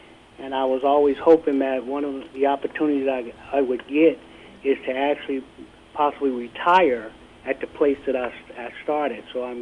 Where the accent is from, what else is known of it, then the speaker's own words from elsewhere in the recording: Gary, Indiana, United States; I'm originally from Gary, Indiana, and I actually started off with Gary Public Transit back in 1979 as a bus operator.